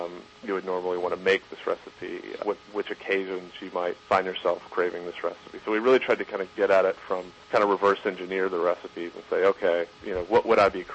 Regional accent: Birmingham, Alabama, United States; my partner, Bryce Stevens, and I, we grew up together in Birmingham, Alabama

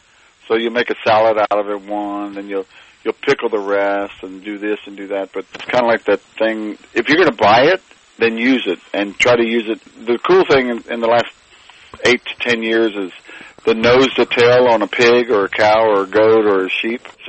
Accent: Texas, United States; But, you know, where I grew up in South Texas, without even knowing it, the food I ate came right from the farm.

